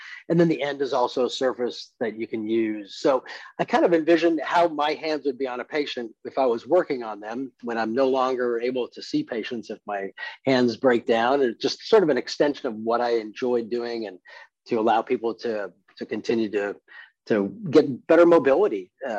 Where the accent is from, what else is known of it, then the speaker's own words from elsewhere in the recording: Montreal, Quebec, Canada; also born or lived in England; growing up in Montreal as an immigrant from England, it was interesting being one of the only brown kids in the neighborhood.